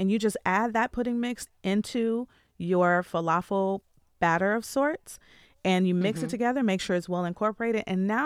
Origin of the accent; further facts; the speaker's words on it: Michigan, United States; I grew up in Michigan and we have like the largest Middle Eastern population.